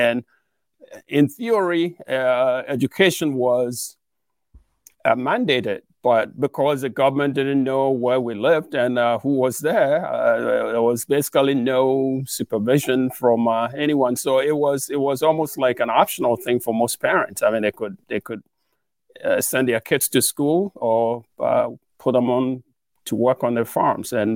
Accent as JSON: {"language": "English", "country": "Ghana", "tie": "born or raised there", "said": "So I grew up in a small dusty village in Ghana, West Africa. And I was one of 14 children born to two illiterate parents who had no formal education."}